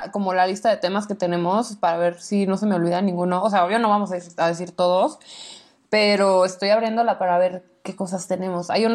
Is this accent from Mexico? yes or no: yes; Mexico; accent: mixed chilango and norteño; yo ya tengo acento mezclado chilango, mezclado sí. Norteño.